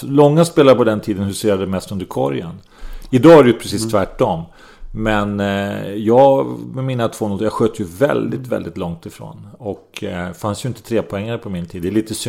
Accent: Södertälje, Stockholm County, Sweden; Och det året vi vann SM så var det som så att vi var 10 killar från Södertälje.

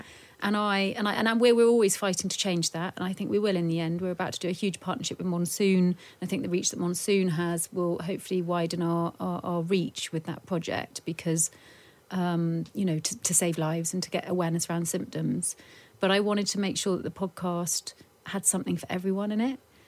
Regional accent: United Kingdom; I imagine it might be a bit to do with being British.

